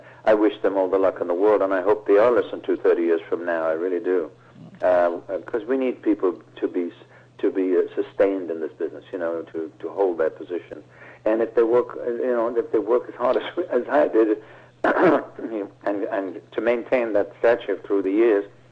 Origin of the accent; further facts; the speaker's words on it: Leicester, East Midlands, United Kingdom; the University of my hometown in Leicester.